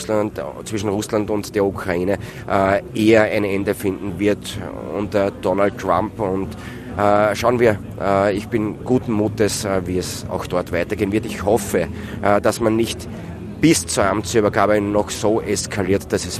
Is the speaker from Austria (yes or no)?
yes; Murau, Styria, Austria; born there; Ich bin ja gebürtig aus Murau